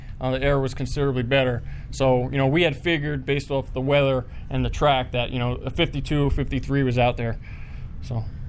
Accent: New Jersey, United States; now in California, United States; Well, there's no more racing back where I'm from. They got rid of my hometown track now. So, that's a bummer. Englishtown's gone now

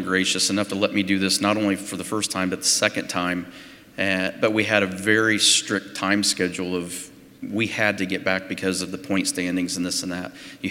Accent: Indiana, United States; And obviously growing up in Indiana, that's, you know, for a driver, that's the holy grail is to win the Indianapolis 500.

